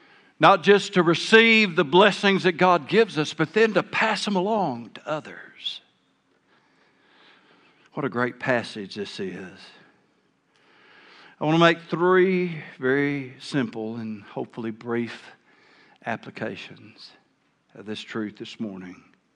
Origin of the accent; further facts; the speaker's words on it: Arkansas, United States; now in Cabot, United States; I grew up in South Arkansas, and I mowed yards for a living